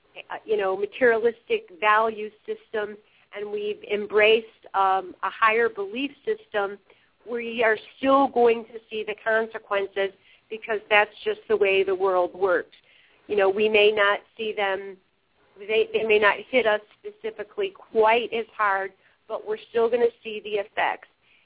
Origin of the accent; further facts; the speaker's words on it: Chicago, Illinois, United States; I grew up in Chicago, and I just look out there, and I'm like, really, people, seriously?